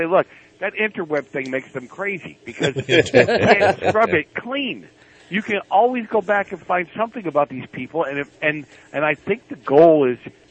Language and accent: English; Boston, Massachusetts, United States; I grew up in Boston back in the 70s when the mafia was very active